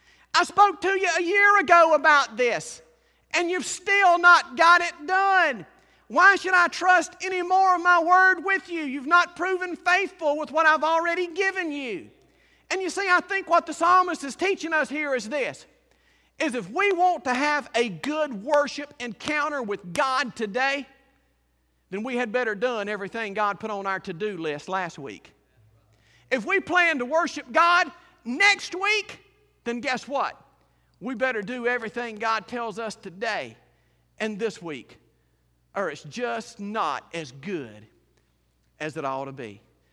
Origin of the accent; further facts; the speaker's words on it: Liberty, Mississippi, United States; You know, I come from South Mississippi. I told you that last time. And where we grew up is not far from where Jerry Clower and all the Ledbetters grew up. Route 4, Liberty, Mississippi.